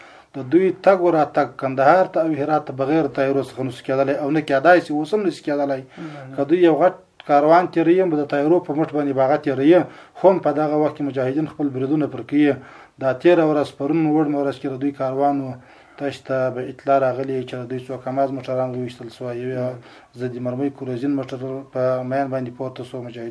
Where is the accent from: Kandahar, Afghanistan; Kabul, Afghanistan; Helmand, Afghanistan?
Helmand, Afghanistan; ځکه زه د هلمند د تللی یم فراه ته استول سوی یم